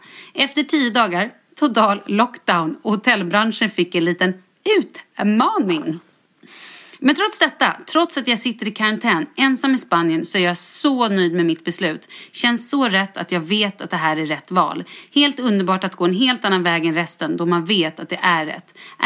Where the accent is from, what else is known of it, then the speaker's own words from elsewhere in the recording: Stockholm, Stockholm County, Sweden; moved away as an adult; now in Västerås, Sweden; Jag är född och uppvuxen i Stockholm men flyttade helt ensam till Västerås för att börja plugga.